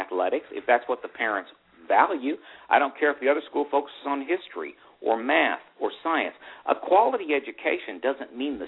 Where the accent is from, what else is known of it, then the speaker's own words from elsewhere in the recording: Rogers, Arkansas, United States; I grew up in Rogers, Arkansas. I was in public school.